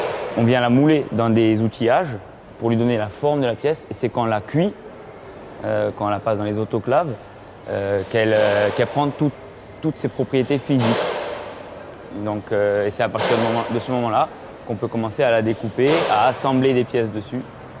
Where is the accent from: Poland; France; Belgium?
France; Ajaccio, Corsica; donc je suis ajaccien, j'ai grandi à Ajaccio